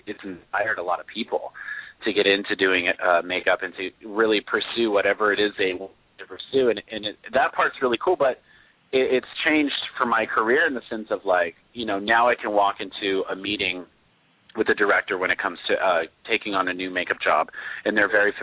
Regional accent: Utah, United States; I'm originally from Utah. So that's kind of where my roots are

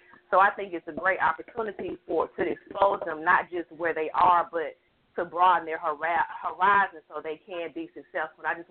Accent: Mississippi, United States; Hi, I'm from Mississippi

